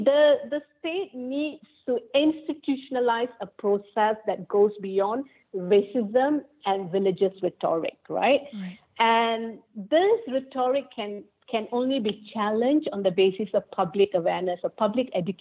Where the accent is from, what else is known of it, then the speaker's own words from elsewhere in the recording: Malaysia; We are from Malaysians, and unfortunately, this is how we are moving forward.